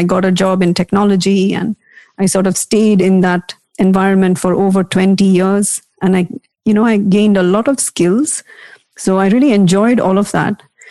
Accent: India; as many of us are, you know, growing up in India, because I also had this very rational, questioning mind.

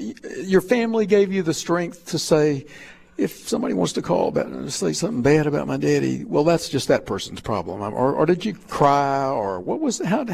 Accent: Davidson, North Carolina, United States; wonderful athletic coaches when I was growing up in Davidson.

